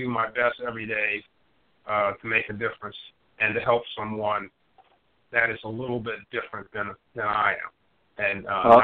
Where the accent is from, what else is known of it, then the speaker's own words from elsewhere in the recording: Compton, California, United States; I thought I was cool because, you know, I'm from Compton, California.